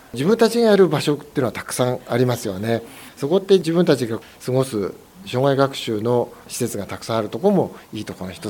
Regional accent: Fujisawa, Kanagawa, Japan; ずっと生まれて育ってきて、で市役所にずっと仕事してて、藤沢もう藤沢オンリーのようなものなので藤沢本当にいいところだっていうのはもう一般的に言

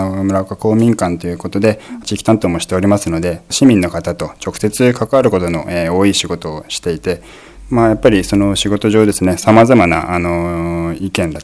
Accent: Yokohama, Kanagawa, Japan; 私横浜出身なんですけれども

